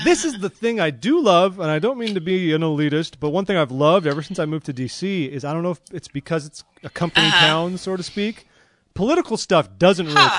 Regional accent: California, United States; I mean, I grew up in California, and even though it's California

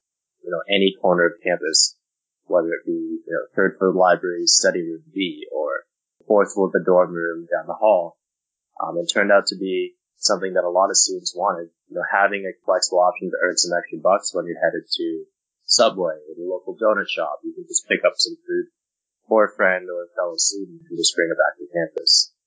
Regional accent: Palo Alto, California, United States; 22 years old. I'm from Palo Alto, California.

